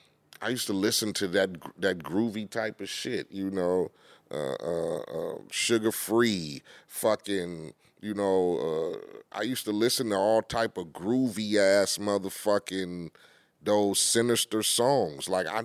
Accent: Compton, California, United States; When you're growing up in Compton and poverty and not even on movie shit

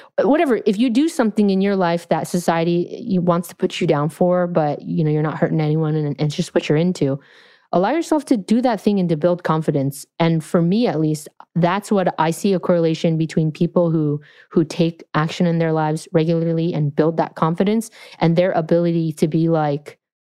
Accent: California, United States; And I was like, I'm from California, never heard that.

